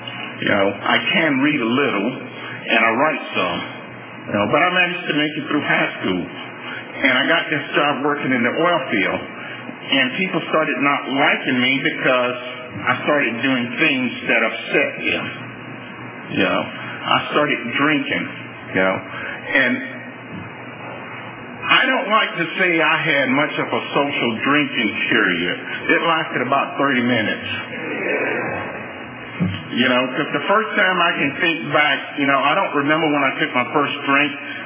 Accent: Louisiana, United States; You know, I grew up in South Louisiana, and I was born and grew up in South Louisiana when being black wasn't a real popular thing.

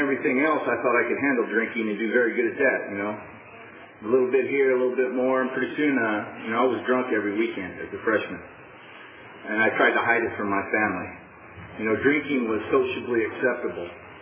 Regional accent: Tulare, California, United States; I grew up in Tulare on a dairy farm.

